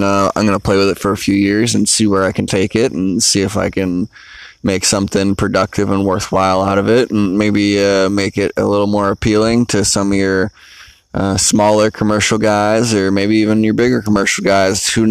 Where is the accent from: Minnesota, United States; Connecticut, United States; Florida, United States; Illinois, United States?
Florida, United States; St. Petersburg; I'm 26 years old. I'm from St. Petersburg, Florida, where I grew up most of my life.